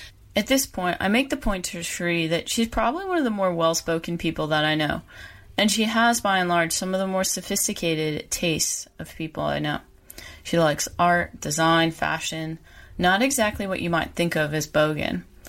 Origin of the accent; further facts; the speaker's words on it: United States; As an American, I like these descriptions of what are obviously stereotypes about what it means to be poor and to have bad taste